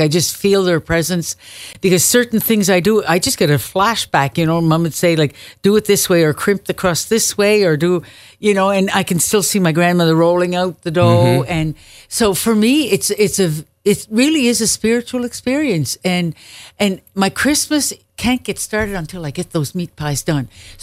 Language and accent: English; Tignish, Prince Edward Island, Canada; connected with my community. That's where I was brought up. And I always get rejuvenated when I'm in my hometown.